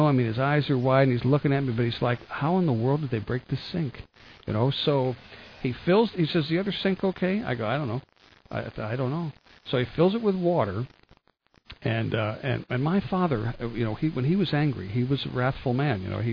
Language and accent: English; New Jersey, United States; we got to tell ash can stories because we're from New Jersey.